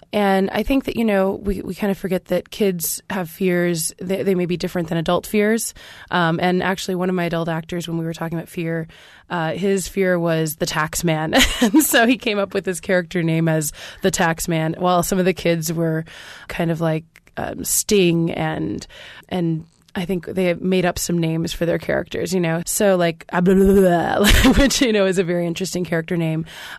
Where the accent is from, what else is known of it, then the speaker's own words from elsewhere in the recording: Jasper, Indiana, United States; My sister's 10 years older than me, and we're from Jasper, Indiana. And so at Jasper High School, they did a production of Wiley and the Hairy Man.